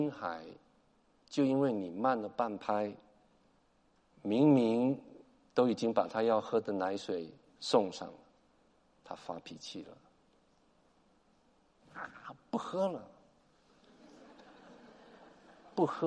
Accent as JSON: {"language": "Chinese", "country": "China", "said": "你如果是雅鲁，你就应验了我们中国人一句话，热锅上的蚂蚁干着急"}